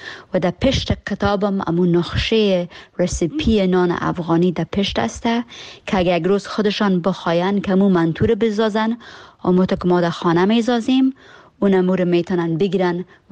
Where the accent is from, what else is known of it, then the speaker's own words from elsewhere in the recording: Alameda, California, United States; also born or lived in Afghanistan / Pakistan; در کالیفرنیا کاکایم زندگی میکرد. ما آمدیم در کالیفرنیا، در شهر الامیدا در کالیفرنیا کلان شدیم. اونمونجا از 3 سالگی تا صنف 12 را که خلاص کردم در الامیدا که فامیل خود زندگی میکردم.